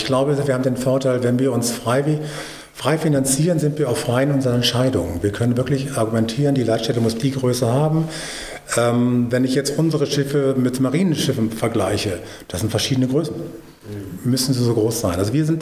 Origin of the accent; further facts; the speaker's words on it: Rhineland, Germany; Ich bin ja Rheinländer